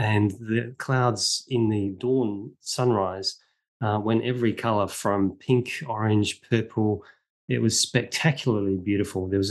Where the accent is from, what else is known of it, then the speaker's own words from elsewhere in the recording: Australia; Well, firstly, I grew up in Australia, and our entire country is, you know, we pretend that we're descended from convicts.